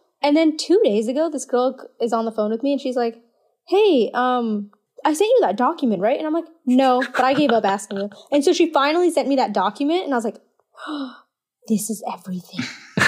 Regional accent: India; as an Indian girl, I think you're just very deficient in a lot of stuff

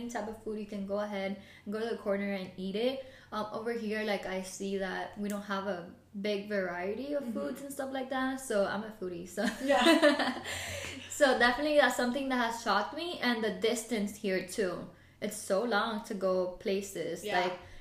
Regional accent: Miami, Florida, United States; I'm from Miami, so imagine it's, like, very, like, city, island type of weather.

